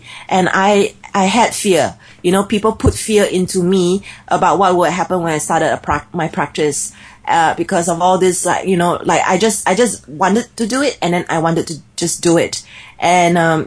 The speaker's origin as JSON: {"language": "English", "country": "Singapore", "accent": "Singlish", "said": "I don't speak well, I speak weird because I'm Singaporean and I speak Singlish."}